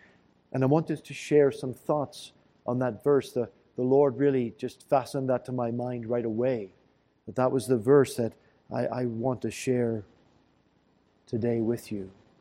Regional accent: Canada; to me as a Canadian

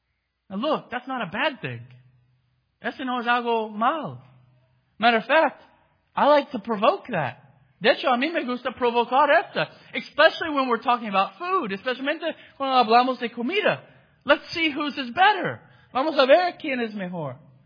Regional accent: Texas, United States; My worth isn't that I'm from Texas, the greatest country in the world.

